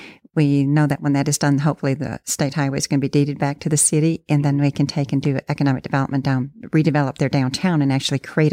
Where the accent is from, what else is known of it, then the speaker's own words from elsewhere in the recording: Fond du Lac, Wisconsin, United States; No, I'm from Fond du Lac, Wisconsin.